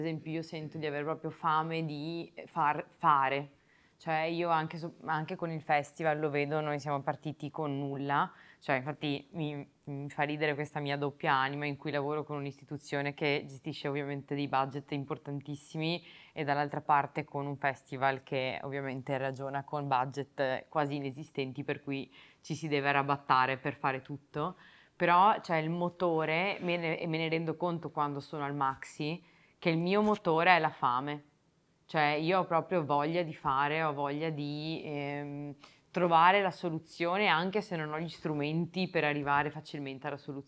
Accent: Veneto, Italy; io sono originaria della provincia di Treviso, mi sono formata al liceo artistico di Treviso

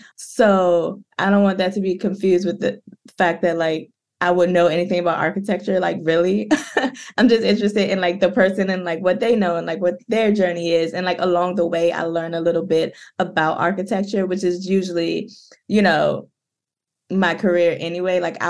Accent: Washington, District of Columbia, United States; I'm a DC native. I grew up in River Terrace in Ward 7 off like Benin Road, Minnesota Avenue.

